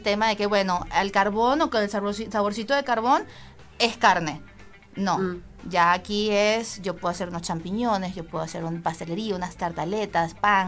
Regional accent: Venezuela; moved away as an adult; now in Mexico; Yo soy venezolana, sí. Ya tengo ya 4 años en México.

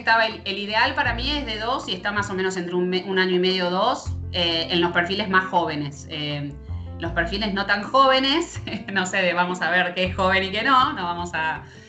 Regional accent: Argentina; Nosotros, como en Argentina, estamos... te diría que estamos a la vanguardia

